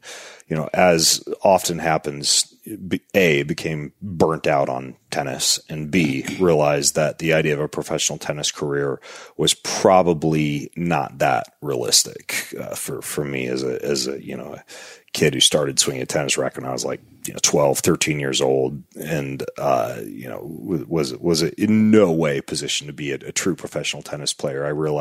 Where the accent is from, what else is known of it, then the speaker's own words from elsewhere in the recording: Idaho, United States; born there; My background is that I was born in North Idaho.